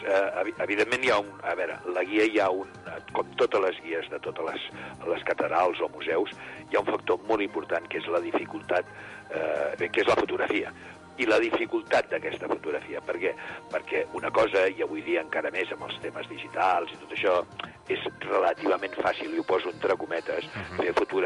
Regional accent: Barcelona, Catalonia, Spain; born there; jo sóc nascut a Barcelona i batejat a la Catedral de Barcelona

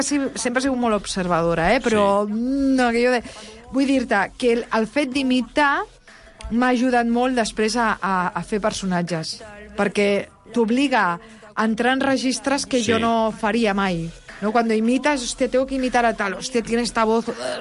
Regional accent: L'Hospitalet de Llobregat, Catalonia, Spain; Que jo, vull dir, jo m'he criat a Hospitalet Bellvitge.

